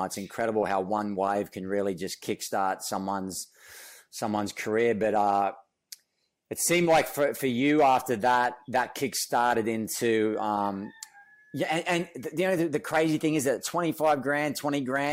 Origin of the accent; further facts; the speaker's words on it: Australia; And I was in this tiny little town in Australia, you know, but I watched the Eddy video and knew about Hawaii